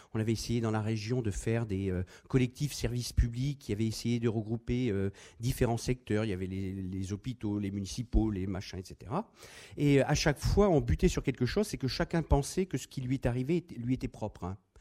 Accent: France; je pense que nous, en tant que Français, on a à aller voir là-bas

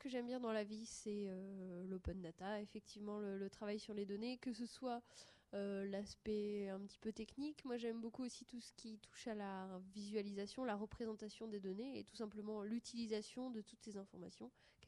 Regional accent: Rennes, Brittany, France; Je viens de Rennes aussi

